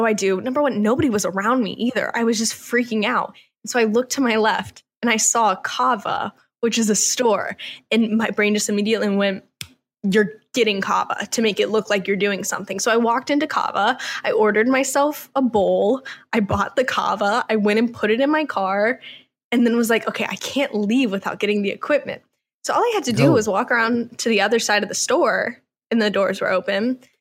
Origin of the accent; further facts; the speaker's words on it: Georgia, United States; Charlotte does remind me a lot of like where I grew up in Georgia